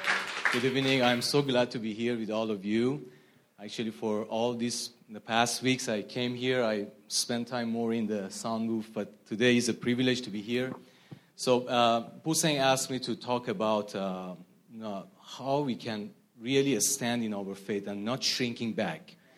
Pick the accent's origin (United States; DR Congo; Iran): Iran; English is a second language; So being a Christian in Iran is not re